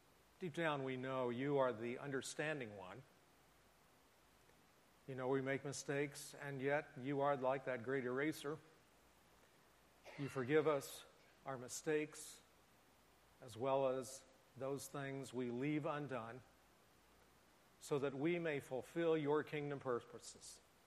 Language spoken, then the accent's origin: English; Kansas City, Missouri, United States; One of my heroes growing up lived on the other side of my hometown of Kansas City.